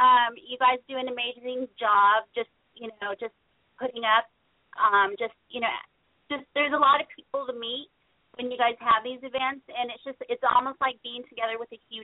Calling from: Stockton, California, United States; I'm calling from Stockton, California.

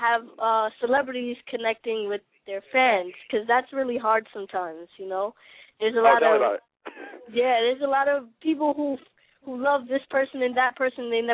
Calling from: Brooklyn, New York, United States; I'm calling from Brooklyn, New York.

